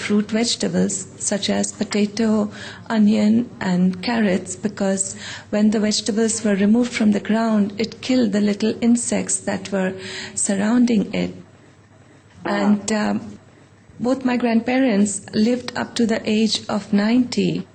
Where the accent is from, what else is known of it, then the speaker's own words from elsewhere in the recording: India; born there; I was born in India into a Jain family.